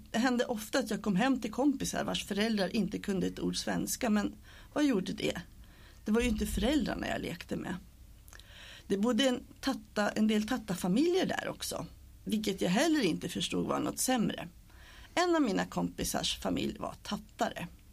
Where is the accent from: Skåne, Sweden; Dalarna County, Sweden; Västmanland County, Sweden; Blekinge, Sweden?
Dalarna County, Sweden; Borlänge; Jag är född och uppvuxen i Borlänge, först i Forsa. Fast på dalmål blir det Fossa. Från att jag gick i tredje klass bodde vi på Tjärna Ängar.